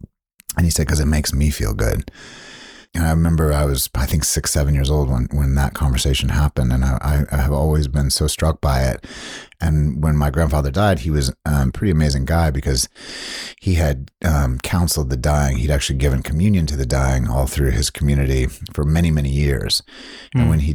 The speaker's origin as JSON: {"language": "English", "region": "Southern United States", "country": "United States", "said": "we come from the South as well, my family, and he loved it."}